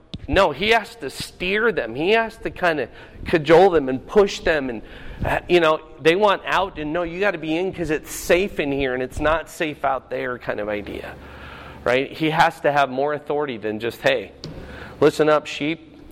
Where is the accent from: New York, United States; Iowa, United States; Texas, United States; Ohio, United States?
Iowa, United States; Fort Dodge; I grew up in Fort Dodge, and I lost count of how many men went from that church